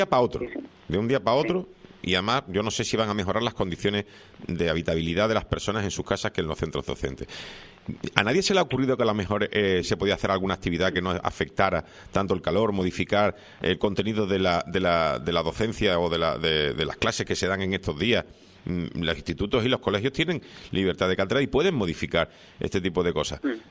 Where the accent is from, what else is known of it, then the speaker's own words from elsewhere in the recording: Seville, Andalusia, Spain; yo estudié en Sevilla, yo nací en Sevilla y fui al colegio en Sevilla